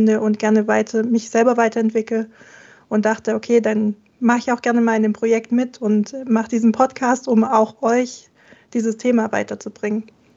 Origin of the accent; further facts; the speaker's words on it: Stuttgart, Baden-Württemberg, Germany; Ich komme aus Stuttgart